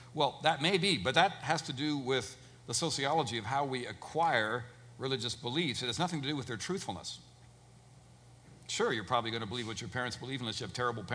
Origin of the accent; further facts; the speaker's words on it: Canada; I was raised in Canada by Christian parents